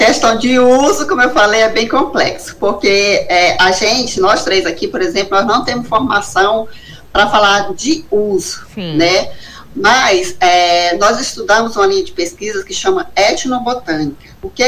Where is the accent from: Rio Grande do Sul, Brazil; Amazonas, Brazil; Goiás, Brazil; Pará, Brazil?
Amazonas, Brazil; Pauini; born there; como onde eu nasci, em Pauni, no sul do Amazonas.